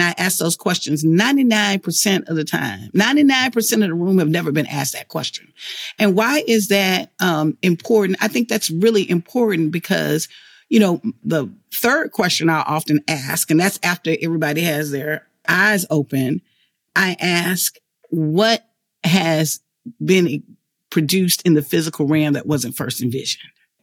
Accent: Alabama, United States; I knew that growing up in Alabama, I knew that for some reason, on one side of the railroad tracks, the homes looked a certain kind of way.

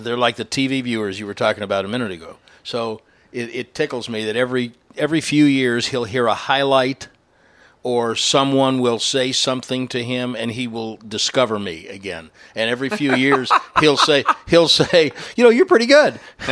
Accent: Chicago, Illinois, United States; I'm a Chicagoan, and I'm a teenager, and I'm watching the Cubs one day and the White Sox the next day

